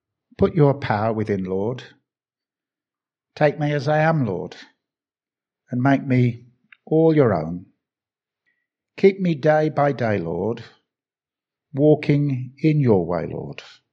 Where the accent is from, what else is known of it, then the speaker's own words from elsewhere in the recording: Birmingham, West Midlands, United Kingdom; accent: Birmingham; And I turned up, and in my lovely Birmingham accent said, smile, God loves you.